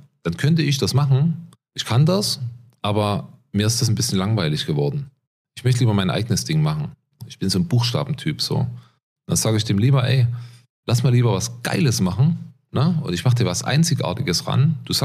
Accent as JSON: {"language": "German", "region": "Saxony", "country": "Germany", "moved": "as an adult", "lives_now": "Switzerland", "said": "Ich stamme aus dem Erzgebirge, lebe mittlerweile seit 15 Jahren in der Schweiz."}